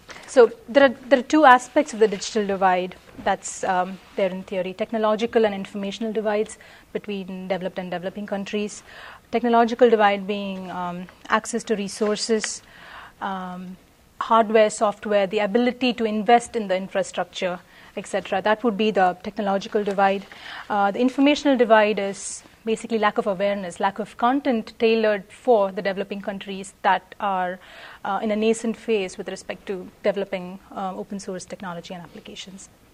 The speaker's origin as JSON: {"language": "English", "country": "India", "said": "And I take the case study of India because I'm from India. I know the scenario there before and after the advent of Linux"}